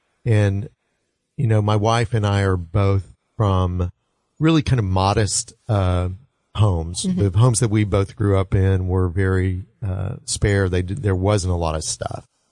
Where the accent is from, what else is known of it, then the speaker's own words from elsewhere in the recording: Snyder, United States; I grew up in Snyder